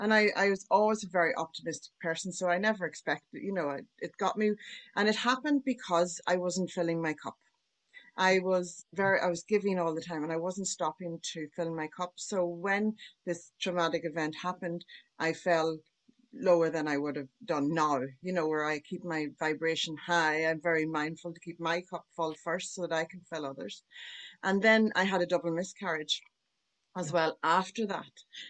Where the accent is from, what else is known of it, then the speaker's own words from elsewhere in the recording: Ireland; moved away as an adult; now in Australia; Our visas came through because I'm from Ireland.